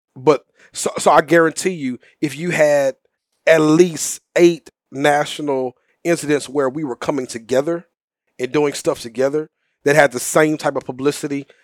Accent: Houston, Texas, United States; And I was born and raised in South Houston, in a predominantly African-American environment, a deep, rich African-American environment.

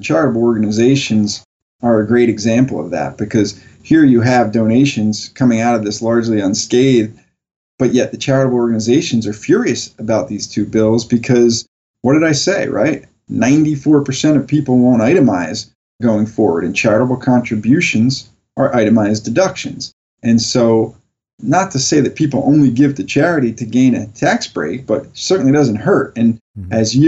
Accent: Colorado, United States; now in New York, United States; Yeah, I'm from Colorado, so this is actually fairly balmy

